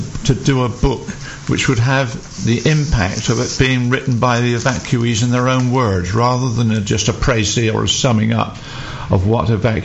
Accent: Ferndown, South West England, United Kingdom; I grew up in Ferndown in Dorset during the war

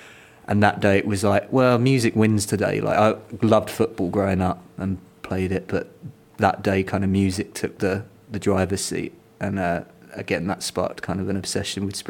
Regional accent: Chelmsford, East of England, United Kingdom; because I grew up in Chelmsford, and lots of friends, family came along

